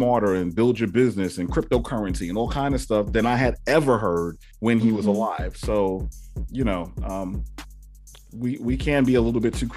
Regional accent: New York, United States; You know, I'm originally from New York

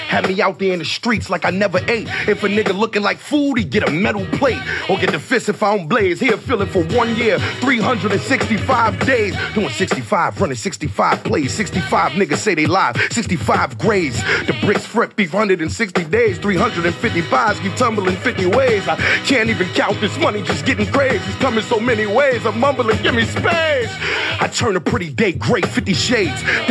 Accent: Harlem, New York, United States; Talk to me, Flex. I'm from Harlem, man. You know it.

